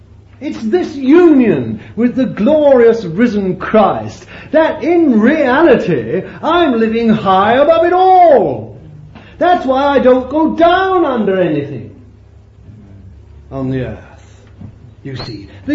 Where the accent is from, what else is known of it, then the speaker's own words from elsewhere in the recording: England, United Kingdom; I'm not an Englishman anymore. I ceased to be an Englishman when I was born again.